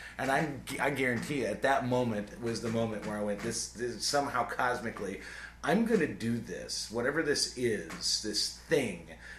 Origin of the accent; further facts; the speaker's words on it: Ireland; I'm a great bullshitter. I'm Irish.